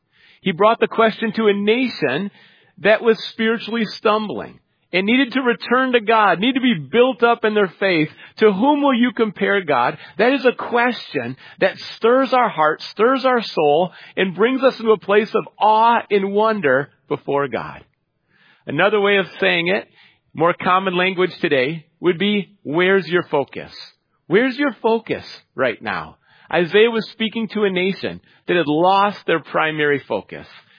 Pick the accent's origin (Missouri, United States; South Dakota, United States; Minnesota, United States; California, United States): Minnesota, United States; Minneapolis; also born or lived in St. Paul; I grew up in Minneapolis and St. Paul, the Twin Cities, Minnesota